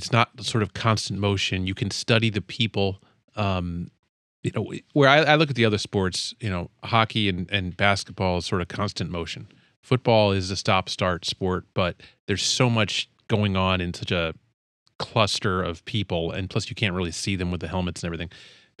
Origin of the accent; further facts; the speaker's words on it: Pennsylvania, United States; And we grew up outside Philly.